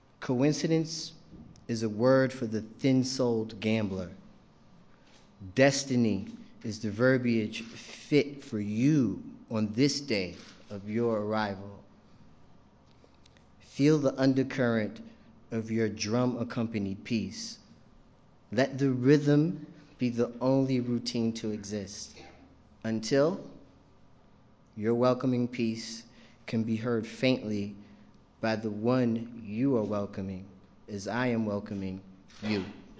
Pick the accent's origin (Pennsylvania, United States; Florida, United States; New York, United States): New York, United States; Queens; I grew up in Queens, New York, and the neighborhood was, it was pr